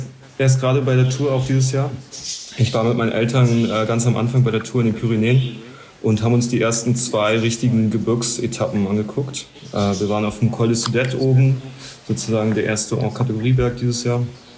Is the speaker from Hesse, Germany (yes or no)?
no; Kleinmachnow, Brandenburg, Germany; irgendwann war dann mal bei uns in Klamachnow bei Berlin, ist ja eigentlich auch neben Hamburg so die Cross-Hochburg in Deutschland